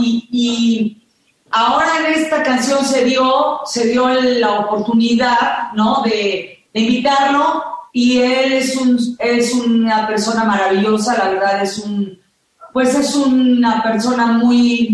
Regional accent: Mexico; yo que soy tan mexicana, tan orgullosa de cantar la música mexicana

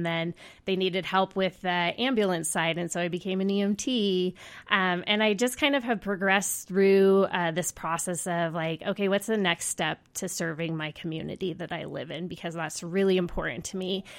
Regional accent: Oregon, United States; I'm a proud Deschutes County resident. Born and raised in Oregon.

